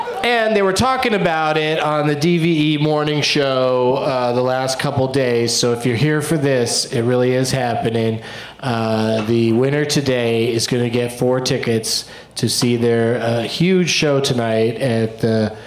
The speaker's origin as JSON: {"language": "English", "town": "San Diego", "region": "California", "country": "United States", "tie": "born or raised there", "said": "I grew up in San Diego, where for a while we had the Gulls."}